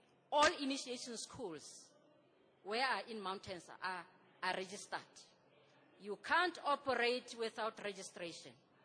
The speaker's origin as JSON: {"language": "English", "town": "Tshwane", "region": "Gauteng", "country": "South Africa", "said": "I'm from South Africa, from city of Tshwane, the former Pretoria. I'm from the rural area."}